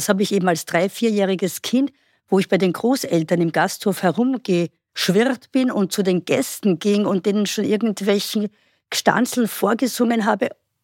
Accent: Hainburg an der Donau, Lower Austria, Austria; So wurde ich geboren, 1959 in Hainburg an der Donau. Dort lebe ich auch heute noch mit kleinen Unterbrechungen und betreibe dort einen Gasthof. Und das ist auch mein Heimatort von Anfang an gewesen

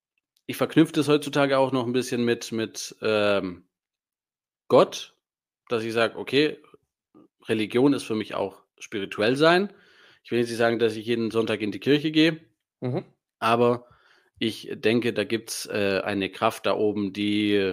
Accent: Italy; Ich bin in Italien groß geworden.

